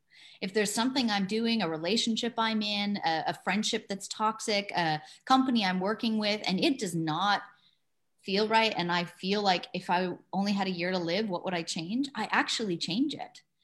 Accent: Canada; I was living in Ecuador in the sunshine every day, and I'm Canadian, so I was cold and I was getting away from the cold.

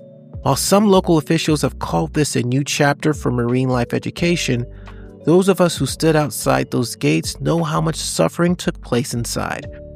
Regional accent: Florida, United States; Growing up in South Florida, the Miami Seaquarium was always there

